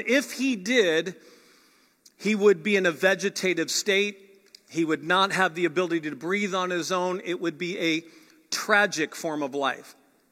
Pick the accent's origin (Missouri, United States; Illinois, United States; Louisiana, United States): Missouri, United States; St. Louis; I grew up in St. Louis where we'd have pretty harsh winters, and we were on frozen lakes all the time, skating and sledding and playing